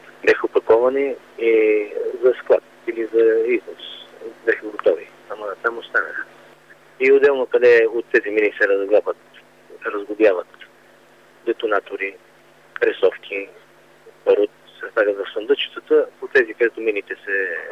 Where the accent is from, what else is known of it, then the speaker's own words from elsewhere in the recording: Montana, Montana Province, Bulgaria; Ние сме от Монтана. Ние пътуваме на първа смена, ставаме в 4.30 5 часа тръгваме от Монтана